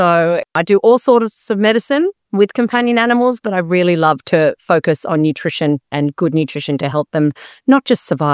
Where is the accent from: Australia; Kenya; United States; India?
Australia; Sydney, New South Wales; and I'm from Sydney, Australia, and that's where I'm working at the moment.